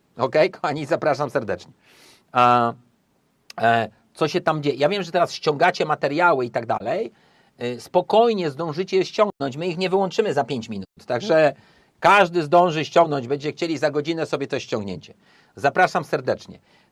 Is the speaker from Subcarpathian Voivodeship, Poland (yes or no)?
no; Kraków, Lesser Poland, Poland; jestem z Krakowa, dlatego tak skracam do se